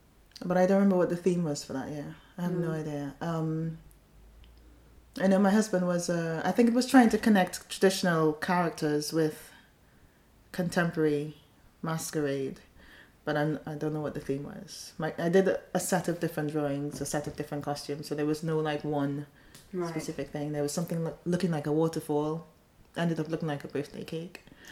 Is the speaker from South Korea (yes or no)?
no; Trinidad & Tobago; now in United Kingdom; I'm from Trinidad originally, and I was supposed to come to the UK to do my master's.